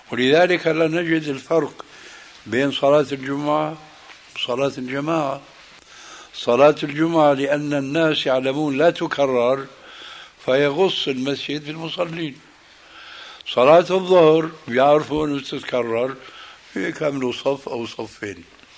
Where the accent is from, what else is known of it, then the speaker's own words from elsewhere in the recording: Damascus, Damascus Governorate, Syria; وأنا ربيت في دمشق